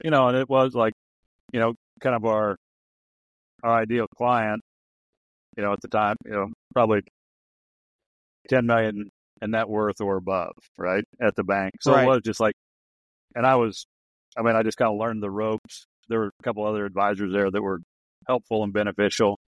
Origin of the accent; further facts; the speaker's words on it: Nebraska, United States; I grew up on a farm in Nebraska.